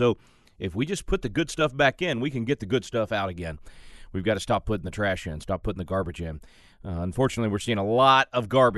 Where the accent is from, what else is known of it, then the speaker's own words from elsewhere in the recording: Texas, United States; And here in my home state of Texas, we're definitely feeling it.